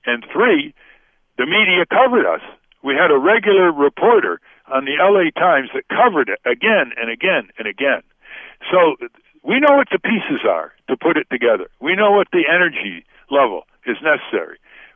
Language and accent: English; Connecticut, United States; I come from Connecticut. We don't have that kind of referendum.